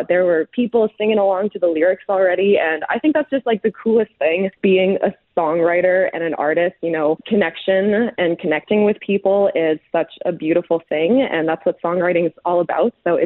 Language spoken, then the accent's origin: English; Prince Albert, Saskatchewan, Canada; also born or lived in Calgary; I grew up in Prince Albert, not a big city, but a city nonetheless. But we also had our family farm that we spent a lot of time at growing up.